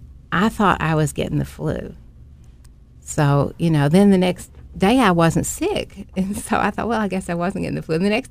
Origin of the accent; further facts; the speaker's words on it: Kentucky, United States; I've been a folk music follower since I was 14, and then I grew up in Harlan County, so I knew it was from Harlan County